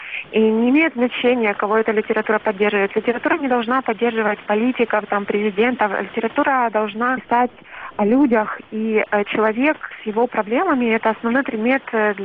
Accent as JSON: {"language": "Russian", "town": "Pervomaisk", "region": "Luhansk Oblast", "country": "Ukraine", "tie": "born or raised there", "said": "Это классик соцреализма, который происходит из города Первомайска, откуда я родом."}